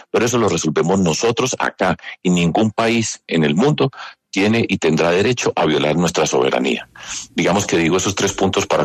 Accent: Colombia; lo que nosotros tenemos que resolver como colombianos

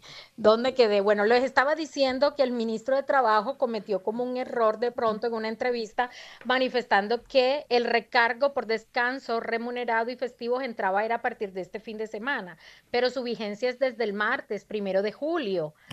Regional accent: Lorica, Córdoba, Colombia; Yo soy de Lorica, Córdoba.

